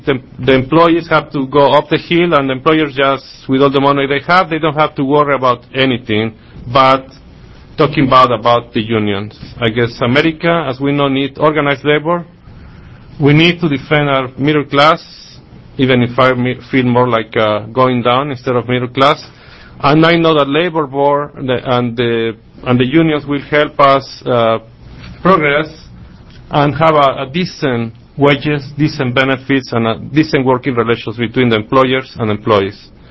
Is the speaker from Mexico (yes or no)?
yes; Mexico; now in United States; I came from Mexico, and I will expect this level of corruption in a country like Mexico, and where the unions are sold, and there is no freedom or democracy, really.